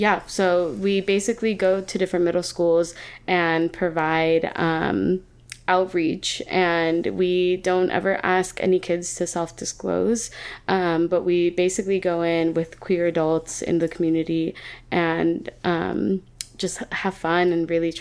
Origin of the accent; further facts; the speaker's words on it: Santa Monica, California, United States; also born or lived in San Francisco, United States / Pennsylvania, United States; I was born and raised in Santa Monica, and then I moved up to San Francisco, so I was hanging out there for a little bit, and then I moved to Pennsylvania